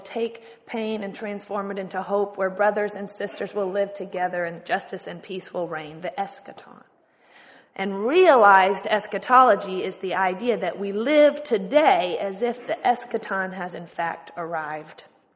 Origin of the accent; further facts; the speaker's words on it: Austin, Texas, United States; also born or lived in Lawrence; And I am from Austin, but was serving a church up in Lawrence, Kansas, of all places, but was so excited to return home to my home city